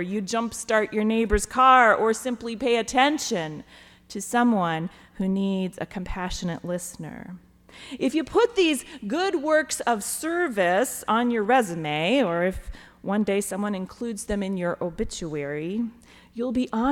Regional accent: Wisconsin, United States; Anybody from Wisconsin out there? I'm from the Midwest.

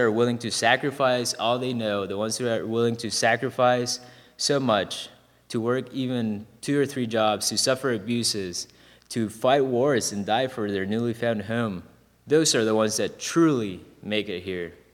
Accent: Honduras; My parents and I were visiting the United States. We're from Honduras

